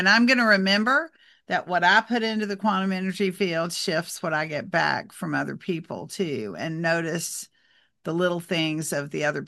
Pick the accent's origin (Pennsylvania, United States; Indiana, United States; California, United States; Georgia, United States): Georgia, United States; also born or lived in South Carolina; we grew up in Georgia and South Carolina in the woods and there were a bunch of snakes and stuff.